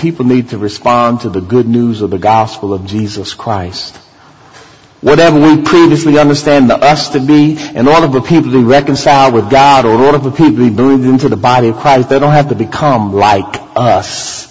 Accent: District of Columbia, United States; I grew up in near Washington, D.C. I grew up around concrete.

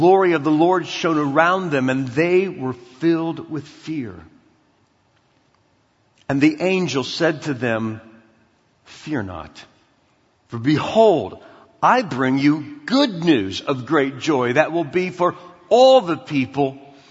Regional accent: Canton, Ohio, United States; I'm from Canton, Ohio.

